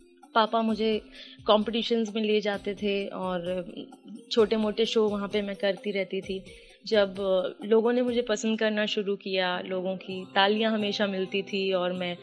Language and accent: Hindi; Seoni, Madhya Pradesh, India; First of all तो मैं MP से बिलोंग करती हूँ। एमपी में एक छोटा सा स्मॉल टाउन है सिवनी, मध्य प्रदेश, सिवनी गोपालगंज, वहाँ मेरा बॉर्निंग ब्रॉटअप हुआ था